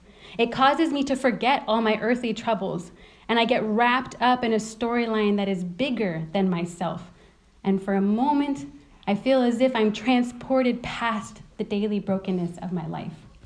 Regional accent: United States; though, growing up as an American, I grew up knowing very little of the respect due to a monarch or any leader

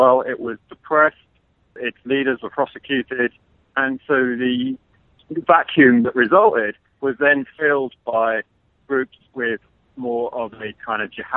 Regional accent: United Kingdom; I mean, I'm from the United Kingdom.

